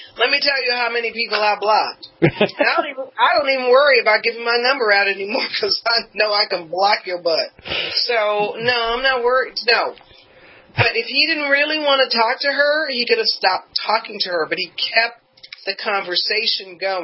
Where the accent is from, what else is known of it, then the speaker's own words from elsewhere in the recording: Los Angeles, California, United States; I come from L.A. I come from Hollywood.